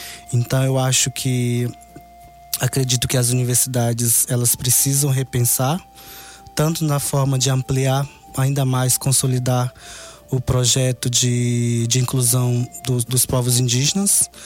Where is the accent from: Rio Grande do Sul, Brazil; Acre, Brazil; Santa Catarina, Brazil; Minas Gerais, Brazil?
Acre, Brazil; now in Boa Vista, Brazil; Mas já voltei para minha terra. Aliás, para a região norte, Boa Vista, Roraima. Eu sou do Acre